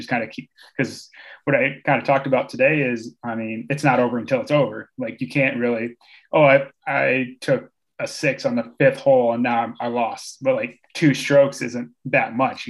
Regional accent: Minnesota, United States; growing up in Minnesota, we had a lot of woods and like the tunnels 20 feet off the TD pad

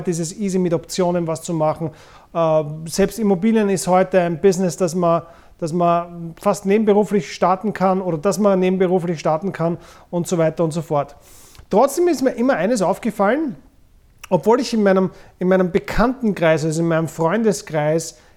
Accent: Vienna, Austria; ich bin jetzt 44, bin in Wien geboren und aufgewachsen

